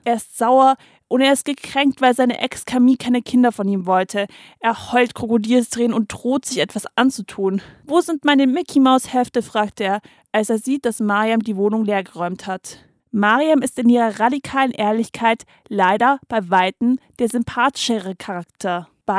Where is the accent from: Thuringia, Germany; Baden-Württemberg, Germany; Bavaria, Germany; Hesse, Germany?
Baden-Württemberg, Germany; Stuttgart; Jedenfalls, soweit ich das als Stuttgarterin mit Migrationshintergrund beurteilen kann.